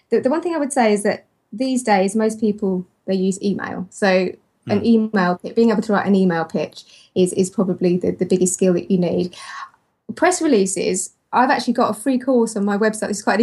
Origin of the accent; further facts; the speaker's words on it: United Kingdom; I keep apologizing, I'm very British of me to interrupt.